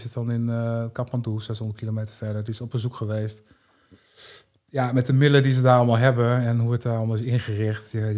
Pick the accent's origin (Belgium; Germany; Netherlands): Netherlands; ik kom uit Nederland.